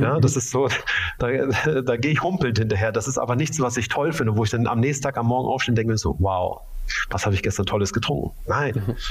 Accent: Braunschweig, Lower Saxony, Germany; ich bin im Norden groß geworden, ne? Braunschweiger Bub.

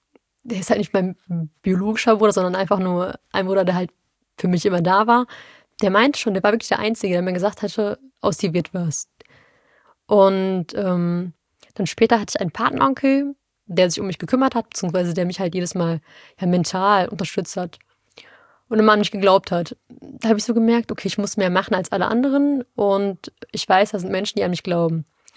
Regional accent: Duisburg, North Rhine-Westphalia, Germany; ja, ich komme aus Marxloh

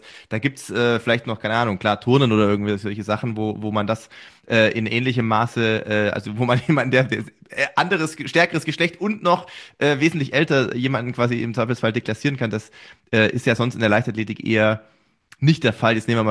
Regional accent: Sindelfingen, Baden-Württemberg, Germany; weil ich bin in Sindelfingen geboren. Das heißt, ich bin mal vorher für Sindelfingen groß geworden oder sagen wir mal bis zum Abitur dort auf jeden Fall in der Leichtathletikabteilung groß geworden.

